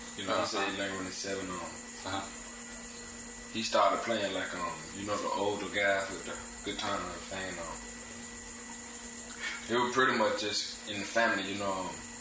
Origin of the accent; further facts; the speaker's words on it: Boca Raton, Florida, United States; also born or lived in Pompano Beach; now in Jacksonville, United States; Yeah, I grew up on Boca Raton. I stayed there for a long time, you know, until I was about, I think, 10. And we stayed there. And, let me see. We went to Pompano Beach, Florida.